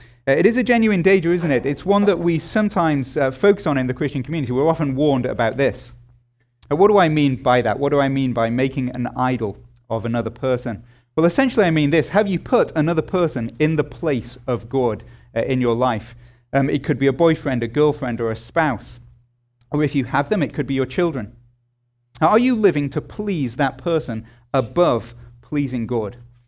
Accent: England, United Kingdom; That language makes me, as an Englishman, feel uncomfortable, I have to say.

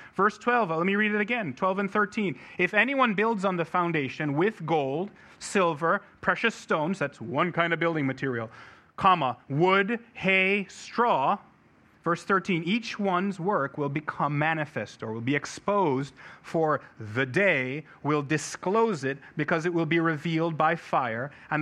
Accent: Jamaica; I grew up in Jamaica, like the island, not Queens, you know, but on the island.

